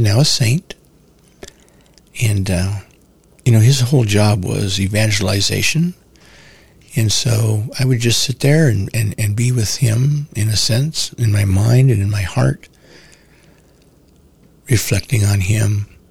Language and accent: English; California, United States; But I, you know, growing up in California, I knew who he was.